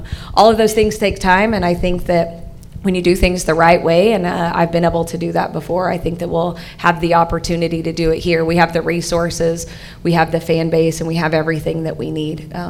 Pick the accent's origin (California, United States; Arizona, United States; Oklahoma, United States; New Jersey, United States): Oklahoma, United States; it's still not far from my home state of Oklahoma, so it is within driving distance to get back to see